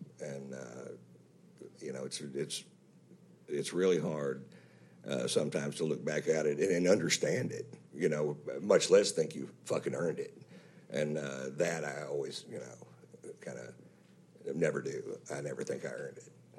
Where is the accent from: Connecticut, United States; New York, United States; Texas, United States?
Texas, United States; Fritch; you can look at it as a small town boy makes good. I'm from Fritch, Texas, so that's, when I lived there, they swear it was 1,400 people, but I know it was 700 people.